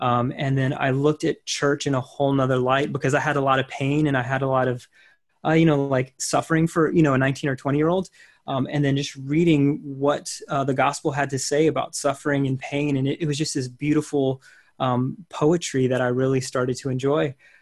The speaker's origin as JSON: {"language": "English", "town": "San Antonio", "region": "Texas", "country": "United States", "tie": "born or raised there", "said": "So I grew up in San Antonio, Texas. I was born and raised."}